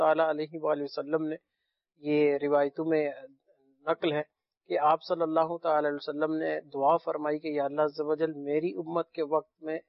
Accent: Punjab, Pakistan; کیونکہ میرا تعلق بھی پنجاب سے ہے

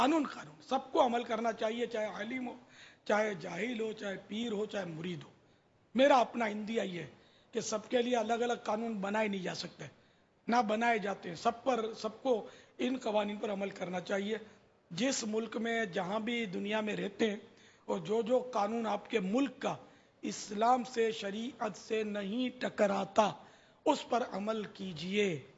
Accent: Karachi, Sindh, Pakistan; born or raised there

